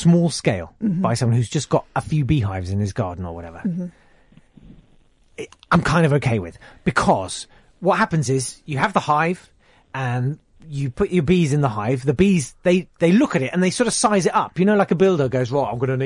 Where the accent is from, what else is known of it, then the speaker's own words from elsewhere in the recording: United Kingdom; Please, we're British.